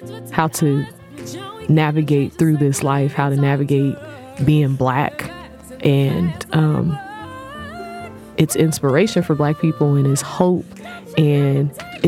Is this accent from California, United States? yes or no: yes; Bakersfield, California, United States; I'm from Bakersfield, California, and I am a vocalist